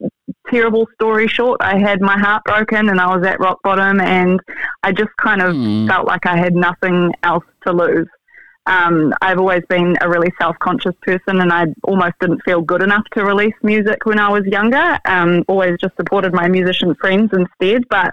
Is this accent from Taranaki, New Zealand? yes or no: no; Gisborne, New Zealand; also born or lived in Bay of Plenty; small town girl, born and bred in Gisborne on the east coast of New Zealand. Lived here my whole life, minus a couple of years when I was a teenager. I was living in the Bay of Plenty. Came back home because my family was all here